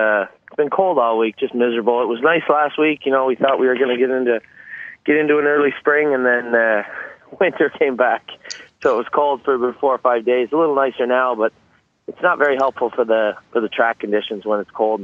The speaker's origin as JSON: {"language": "English", "region": "Prince Edward Island", "country": "Canada", "tie": "born or raised there", "said": "I was born and raised in Prince Edward Island, and my father and my mother had a hobby farm"}